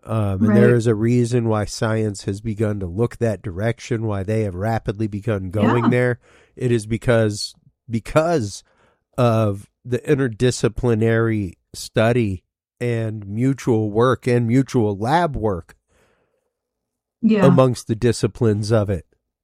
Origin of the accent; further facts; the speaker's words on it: Louisiana, United States; now in Texas, United States; like as a Cajun, we have Rougerou.